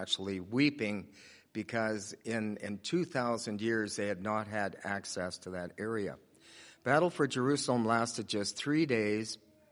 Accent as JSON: {"language": "English", "town": "Youngstown", "region": "Alberta", "country": "Canada", "said": "I come from Youngstown, Alberta, originally"}